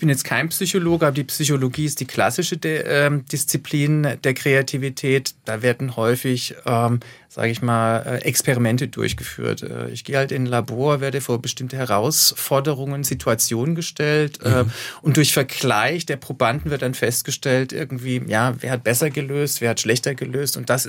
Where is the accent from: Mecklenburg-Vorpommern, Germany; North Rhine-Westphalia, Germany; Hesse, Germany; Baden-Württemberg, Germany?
Baden-Württemberg, Germany; Pforzheim; Ich komme aus Pforzheim, in der Tat.